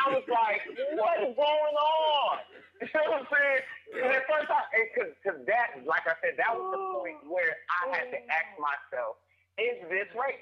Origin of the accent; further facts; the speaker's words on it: Atlanta, Georgia, United States; But I grew up in Atlanta.